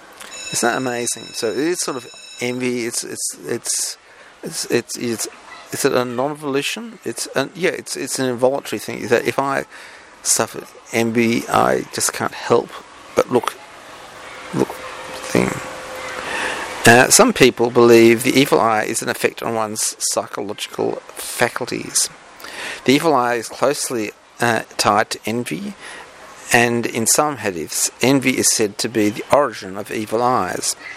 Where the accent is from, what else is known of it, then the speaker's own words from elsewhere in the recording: Australia; Look, I'm sorry for being Australian.